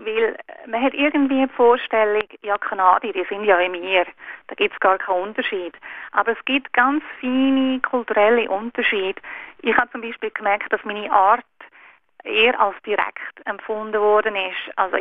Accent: Switzerland; ich komme aus der Schweiz

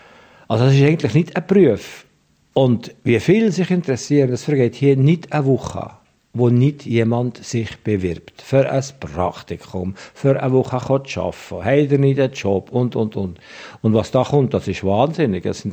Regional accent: Valais, Switzerland; Also ich sagte, im Wallis haben wir als Kind einen anderen Umgang gelernt mit dem Tod.

